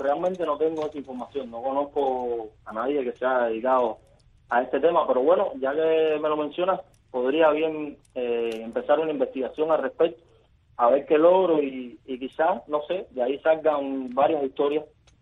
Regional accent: Cuba; las personas y los que estamos sufriendo somos el pueblo de Cuba

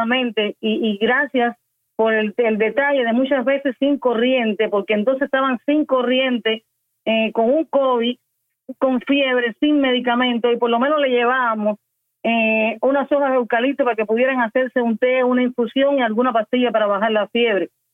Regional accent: Cuba; en mi país

